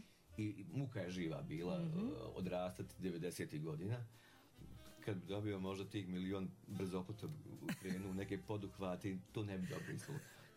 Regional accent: Prijedor, Republika Srpska, Bosnia & Herzegovina; ja sam iz Prijedora

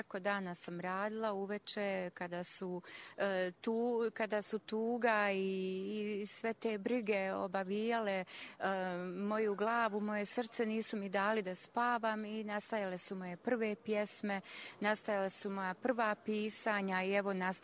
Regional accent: Sarajevo, Federation of Bosnia and Herzegovina, Bosnia & Herzegovina; born there; Da, ja sam Romkinja, rođena sam u Sarajevu, u romskom naselju Gorica.

